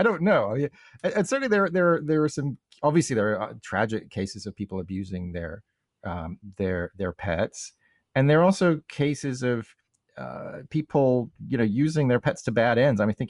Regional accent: United Kingdom; I come from Britain

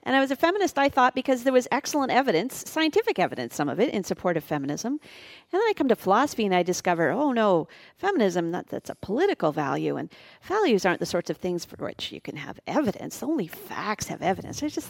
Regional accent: Canada; No, I'm from Canada. We don't have any of that there.

